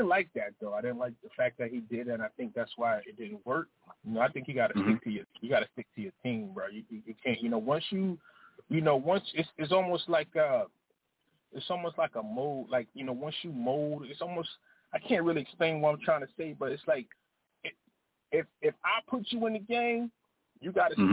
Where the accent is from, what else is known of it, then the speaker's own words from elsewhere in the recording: the South, United States; I definitely, and I'm from the South, you know what I mean? So I definitely grew up on, you know